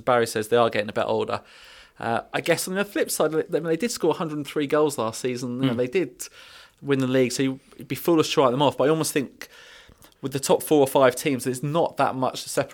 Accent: Ireland; I'm Irish. I can say that.

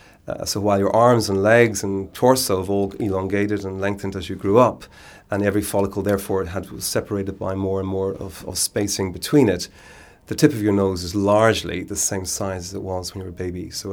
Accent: Ireland; at that time, being Irish, wasn't able to access a funding supply that was only available for British students.

